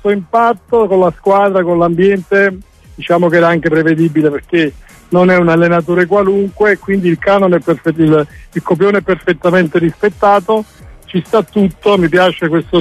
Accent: Naples, Campania, Italy; io sono napoletano

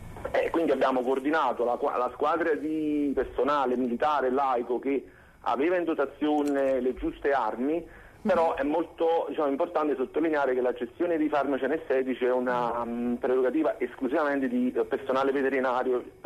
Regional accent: Naples, Campania, Italy; noi siamo napoletani che però giriamo l'Italia

